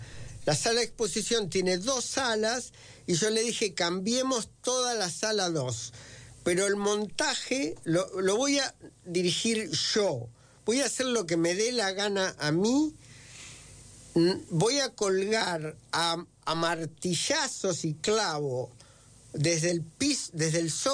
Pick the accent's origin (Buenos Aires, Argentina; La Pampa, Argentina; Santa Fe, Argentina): Santa Fe, Argentina; Gálvez; Y en mi pueblo de infancia, a la siesta, Gálvez, provincia de Santa Fe